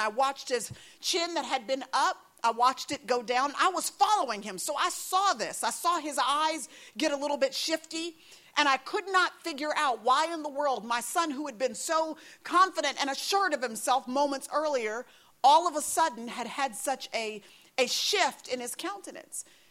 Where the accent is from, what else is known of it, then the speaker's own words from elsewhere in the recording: Texas, United States; And I don't know where you are from, but we're from Texas.